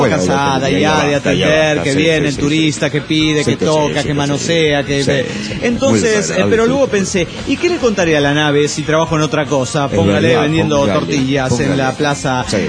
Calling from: San Lorenzo, Santa Fe, Argentina; Santa Fe, Argentina.

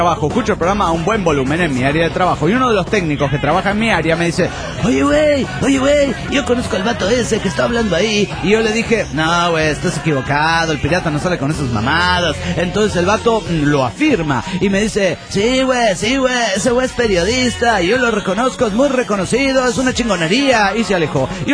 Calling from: Tijuana, Baja California, Mexico; de Tijuana.

